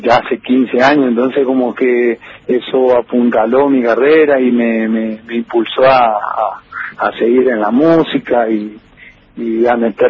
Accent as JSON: {"language": "Spanish", "town": "Quitilipi", "region": "Chaco", "country": "Argentina", "said": "soy de Quitilipi, y Quitilipi es una zona bastante folclórica y de chacarera"}